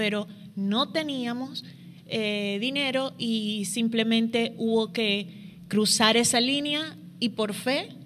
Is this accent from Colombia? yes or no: no; Venezuela; como venezolanos nos mantenemos todos como que pobrecitos nosotros